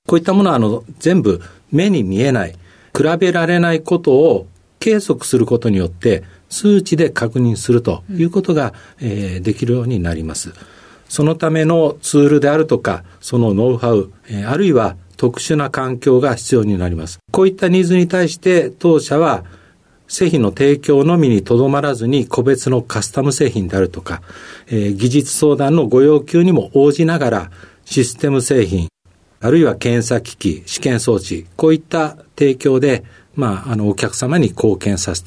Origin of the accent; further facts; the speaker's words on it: Nagoya, Aichi, Japan; はい、愛知県の名古屋です。